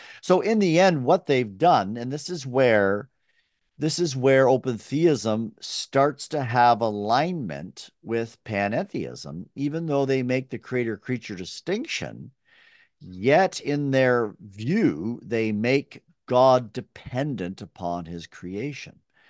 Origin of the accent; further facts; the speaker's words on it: Burlington, Ontario, Canada; So I grew up in Burlington, Ontario